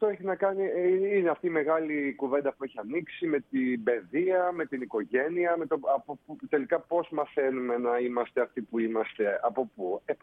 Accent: Nogia, Crete, Greece; Έχω καταγωγή από τα Νόγια, το Ρέθυμνο.

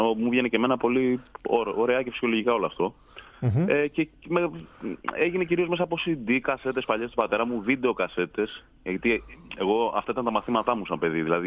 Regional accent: Koroni, Peloponnese, Greece; also born or lived in Australia; Ναι, ναι. Και τελειώνοντας το σχολείο στην Κορώνη, ναι.

